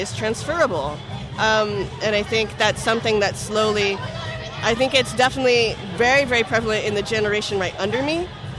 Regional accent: United States; Feminism, because I'm an American, it has, like, this deep history.

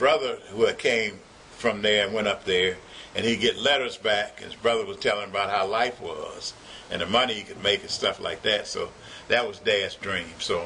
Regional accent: Detroit, Michigan, United States; born there; I was born in Detroit.

